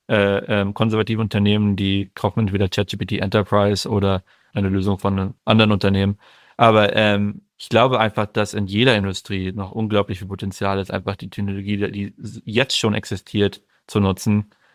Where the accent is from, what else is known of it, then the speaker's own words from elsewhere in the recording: Northern Germany, Germany; also born or lived in Munich; Ich bin in München geboren, bin in Norddeutschland dann aufgewachsen